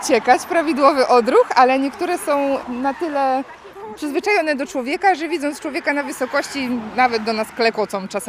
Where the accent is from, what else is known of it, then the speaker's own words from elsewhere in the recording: Tricity, Pomeranian Voivodeship, Poland; Nie, jesteśmy tutaj z Trójmiasta